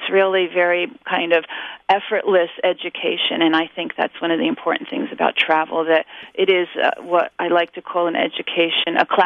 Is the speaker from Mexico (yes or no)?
no; New York, United States; at least as a New Yorker, is off our radar